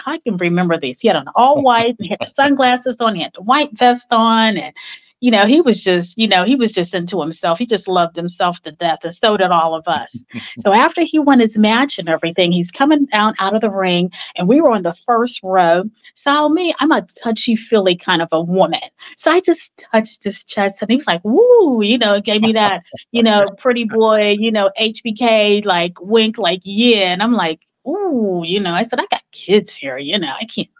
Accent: Pittsburgh, Pennsylvania, United States; Well, I am from Pittsburgh, Pennsylvania. I have three older brothers. My mom is still living, and I take care of her, and my dad is deceased. So I am a Pittsburgher for life

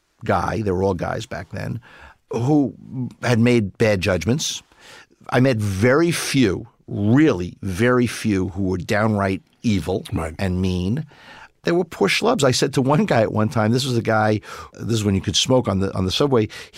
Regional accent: Brooklyn, New York, United States; I grew up in Brooklyn.

